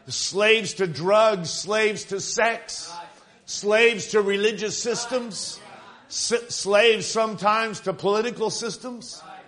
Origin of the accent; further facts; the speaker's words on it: United States; I'm thankful that I'm an American.